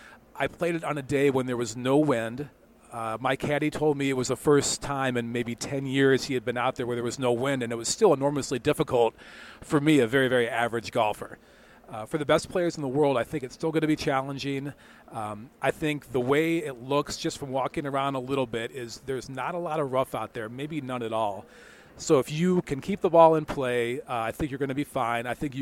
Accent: United States; But as an American, I want the Americans to win

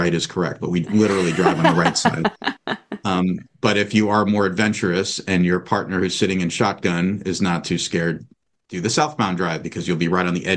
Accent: New York, United States; Bex, I'm a New Yorker. I grew up riding the Wonder Wheel at Coney Island, so that wasn't a new thing for me

